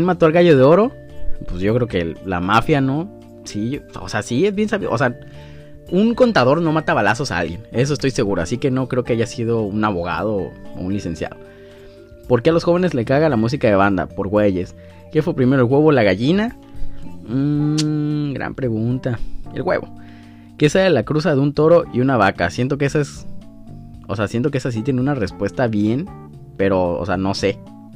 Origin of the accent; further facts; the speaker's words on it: Sinaloa, Mexico; Pues soy de Sinaloa, soy de la costa, entonces nací sin poder decir la S.